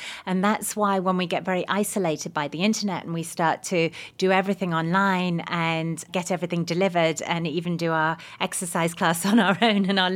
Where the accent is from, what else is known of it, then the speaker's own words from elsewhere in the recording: England, United Kingdom; I'm English. I'm watching Britain become fearful and contract in the same way.